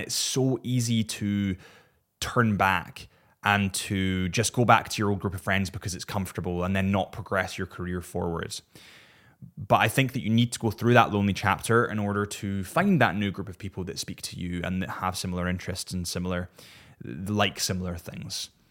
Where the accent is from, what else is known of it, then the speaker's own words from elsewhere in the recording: Scotland, United Kingdom; I'm biased, of course, because I'm Scottish